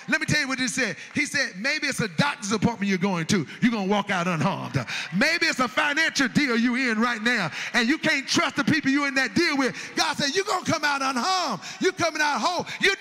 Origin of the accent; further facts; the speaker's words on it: Greensboro, North Carolina, United States; I came from Southside Greensboro. I'm child number 8 in my mother's family.